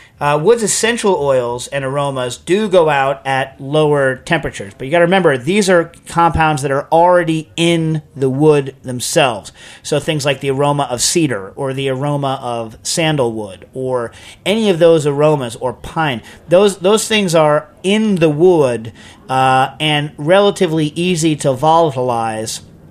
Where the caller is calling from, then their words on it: Seoul, South Korea; from Seoul, Korea.